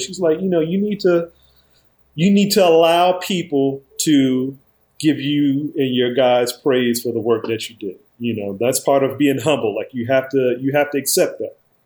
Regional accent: Charleston, United States; now in Baltimore, United States; That's where I live. Born and raised in Charleston.

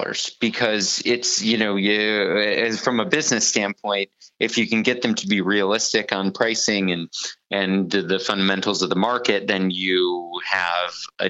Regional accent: Bloomfield Hills, Michigan, United States; moved away as an adult; now in New York, United States; I grew up in Michigan. So I grew up in a town called Bloomfield Hills, Michigan.

